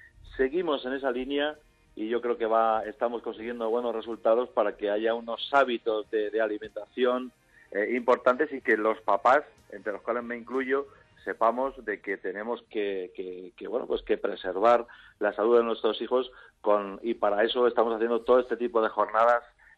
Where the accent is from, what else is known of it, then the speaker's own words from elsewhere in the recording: Humanes de Madrid, Community of Madrid, Spain; yo he nacido en Humanes, soy de Humanes de toda la vida